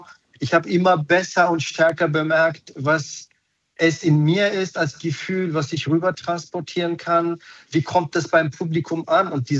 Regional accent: Berlin, Germany; Deswegen habe ich eben drei Orte gesucht, die für mich sehr wichtig waren, seit meiner Kindheit in Berlin.

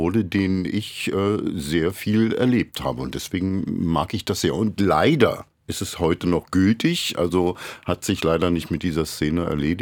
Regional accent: Berlin, Germany; ich bin Ossi, ich bin in Ost-Berlin groß geworden, mit sämtlichen Problemen, die man hat, wenn man nicht so aussieht wie die meisten.

